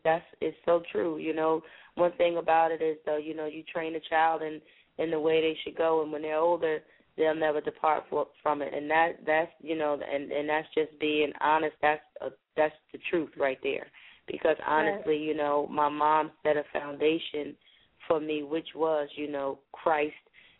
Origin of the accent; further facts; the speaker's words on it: New Jersey, United States; also born or lived in Goldsboro, North Carolina; I was born and raised in Jersey, but I also claim Goldsboro, North Carolina.